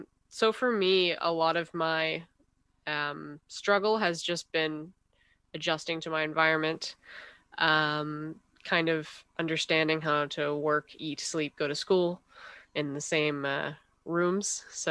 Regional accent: New Brunswick, Canada; I'm originally from New Brunswick, so driving back and forth to Montreal while doing online learning was kind of a tricky situation.

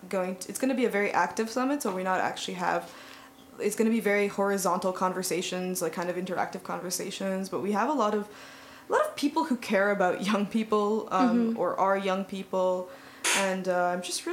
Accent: Canada; Identical. I'm just Canadian.

